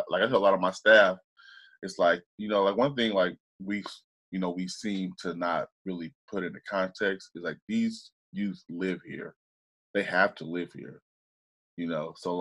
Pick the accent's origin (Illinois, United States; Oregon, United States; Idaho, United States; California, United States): Oregon, United States; Portland; because I grew up in Portland, but when I grew up in Portland, it was pre like before, like, you know, we pushed people out